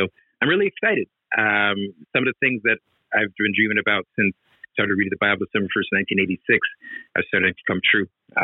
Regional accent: Canada; I'm from Canada.

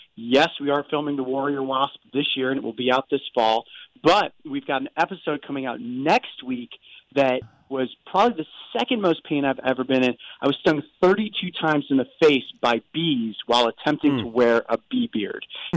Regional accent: Cleveland, Ohio, United States; now in Columbus, United States; Brave Wilderness is run out of Columbus, Ohio, but I'm from Cleveland originally. So I kind of, Ohio has been my base my entire life for the most part.

